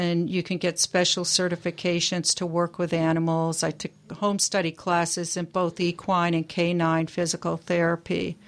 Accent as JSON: {"language": "English", "region": "New Hampshire", "country": "United States", "tie": "born or raised there", "also_born_or_lived": "Massachusetts", "lives_now": "Port Townsend, United States", "said": "No, I was raised in New England. In New Hampshire for most of my life. I was born in Massachusetts"}